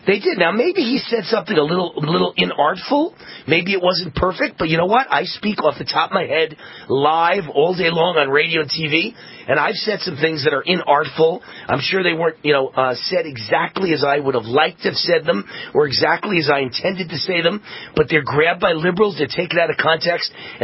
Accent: New York, United States; And I don't talk like that. I'm from New York. You know, I say the proper words.

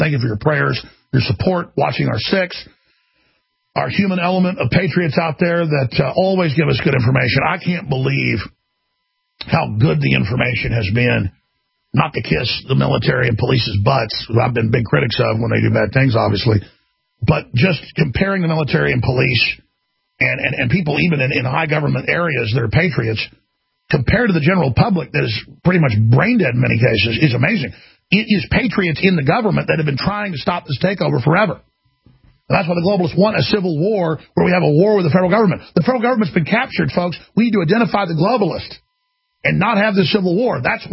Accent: United States; because I'm just an American

